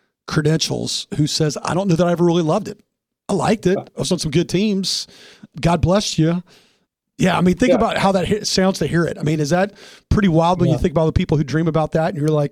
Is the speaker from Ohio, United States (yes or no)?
yes; Springfield, Ohio, United States; I'm from Springfield, Ohio. That's where I live.